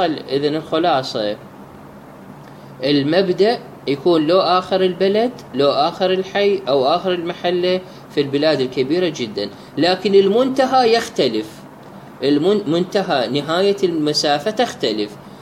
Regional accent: Baghdad, Baghdad Governorate, Iraq; born there; now in Najaf, Iraq; مدينة بغداد وطني الثاني، يعني أنا مولود في بغداد بس أنا موجود في النجف، عند هنا عندي مقر عمل إلي

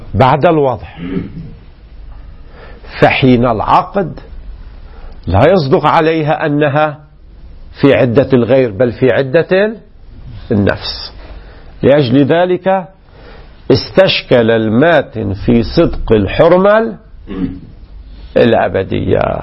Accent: Lebanon; هذا الذي نسميه عندنا في لبنان مثلا كتب كتاب

